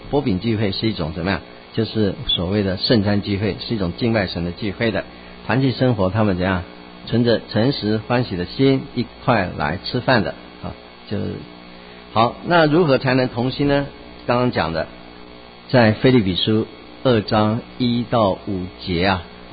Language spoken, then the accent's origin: Chinese; Taiwan; 我是来自台湾的